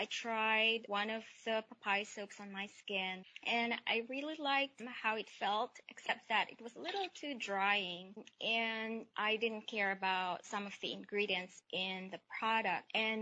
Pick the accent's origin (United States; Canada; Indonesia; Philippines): Philippines; Since I'm from the Philippines and we have a lot of papayas there